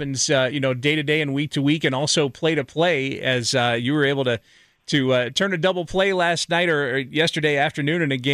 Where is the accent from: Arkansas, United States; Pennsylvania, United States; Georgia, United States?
Georgia, United States; Atlanta; As an Atlanta native